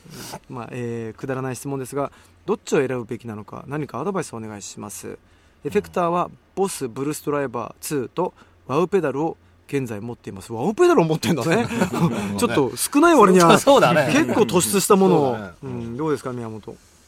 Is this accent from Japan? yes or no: no; Mexico; Japanese is a second language; 聞かれないよ、メキシコ出身でどこ出身ですかって聞かれないもん、メキシコってどうですかって聞かれるの